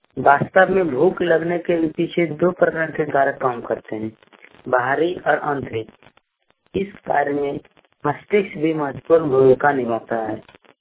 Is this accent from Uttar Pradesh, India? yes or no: no; Bhagalpur, Bihar, India; भागलपुर से हूँ।